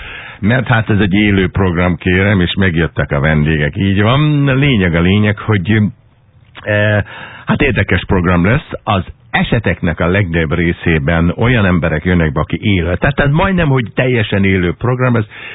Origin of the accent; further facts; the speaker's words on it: Budapest, Hungary; emlékszem gyerekkoromra, hogy mi föllaktunk a Rózsadom teljes tetején, oda születtem